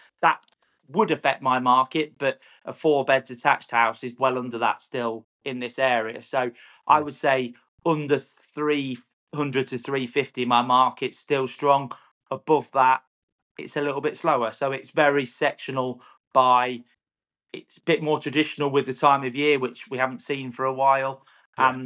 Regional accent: East Midlands, United Kingdom; like, where are you from? And you'd say, Lincolnshire, and they'd say, oh, is that in England? And I'd say, yeah, it is in England.

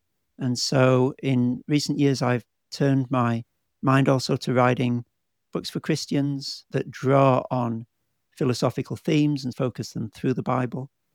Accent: England, United Kingdom; now in Australia; I'm an Englishman living in Australia.

